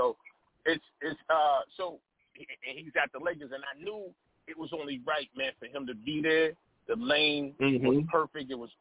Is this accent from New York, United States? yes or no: yes; Rochester, New York, United States; So I'm close to Buffalo, which is, Rochester, New York